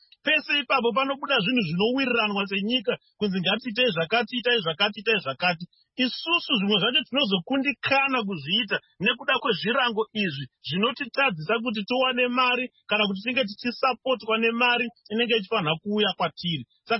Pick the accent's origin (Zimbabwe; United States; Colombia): Zimbabwe; I'm actually from Zimbabwe.